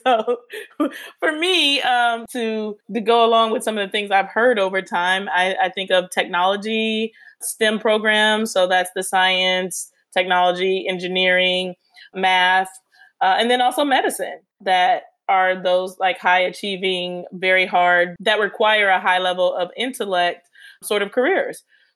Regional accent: Pennsylvania, United States; Well, my dad is Trinidadian. My mom is Black from Detroit. I have dreads. And so people assume a lot that I'm from the Caribbean or from some part of Africa. So I say, you know, where are you from? I say Pennsylvania.

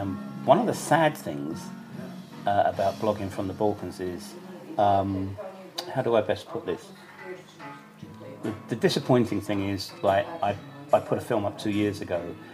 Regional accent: United Kingdom; even as a Brit, sometimes I get hurt about it.

